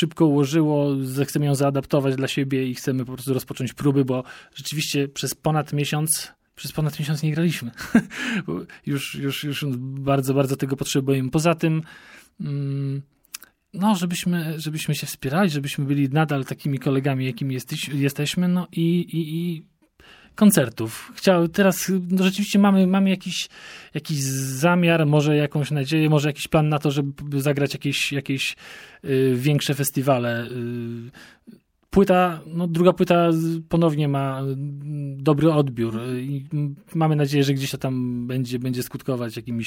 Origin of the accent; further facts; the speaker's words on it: Warmian-Masurian Voivodeship, Poland; now in Gdańsk, Poland; Ja w ogóle pochodzę z Mazur, a więc ja jako jedyny jakby jestem tutaj przyjezdny i mieszkam w Gdańsku